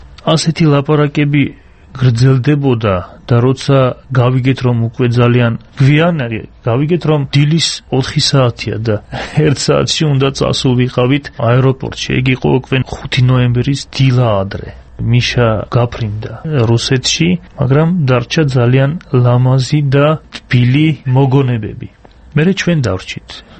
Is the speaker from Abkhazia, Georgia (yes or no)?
no; Akhaltsikhe, Samtskhe-Javakheti, Georgia; ყველანი ახალციხელები არიან, მეც ახალციხელი ვარ. იქ დავიბადე და გავზდი